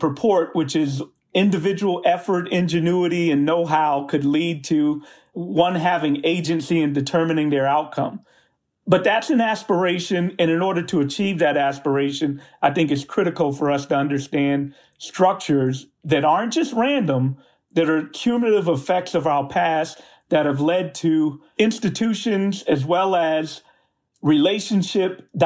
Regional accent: Brooklyn, New York, United States; I mean, I grew up in Bedford-Stuyvesant. We did not have silver spoons, but, you know, they were working class individuals.

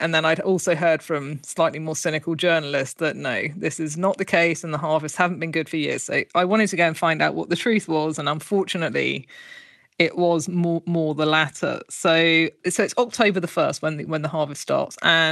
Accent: United Kingdom; well, for me as a British person, it's ginormous.

